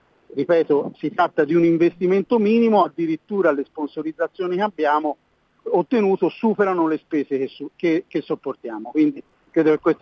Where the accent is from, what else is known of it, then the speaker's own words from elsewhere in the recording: Florence, Tuscany, Italy; fin da piccolo a Firenze con mio babbo andavamo in Piazza della Libertà